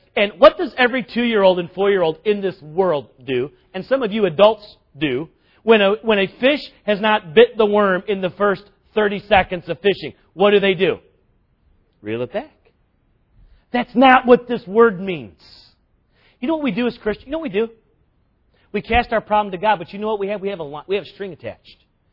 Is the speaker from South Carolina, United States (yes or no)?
yes; South Carolina, United States; You know, I grew up in South Carolina, and my dad would make us carry firewood from the crawl space up 14 steps